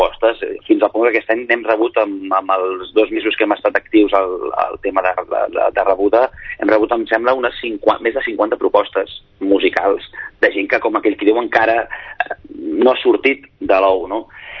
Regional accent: Sabadell, Catalonia, Spain; un orgull per com a sabadellenc

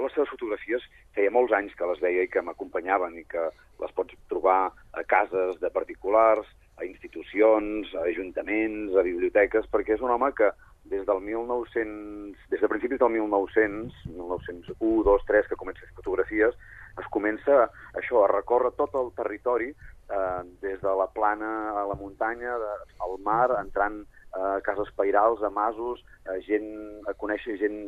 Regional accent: Besalú, Catalonia, Spain; Jo sóc fill de Besalú, això és un petit poble de les comarques de Girona, de la comarca de la Garrotxa

